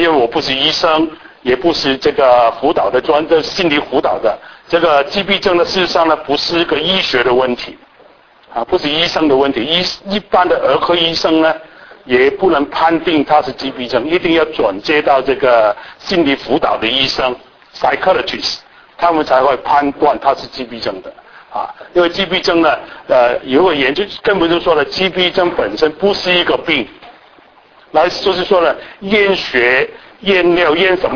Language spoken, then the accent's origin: Chinese; Hong Kong; 我是香港出生，香港长大